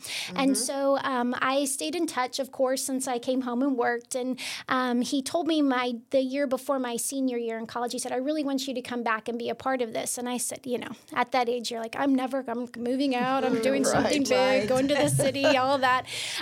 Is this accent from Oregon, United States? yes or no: no; Berryville, Arkansas, United States; I grew up in Berryville, Arkansas, born and raised.